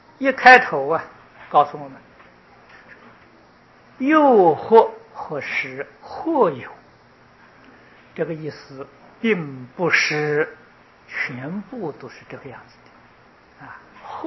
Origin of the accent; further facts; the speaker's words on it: Taiwan; 现在咱们台湾人在国际上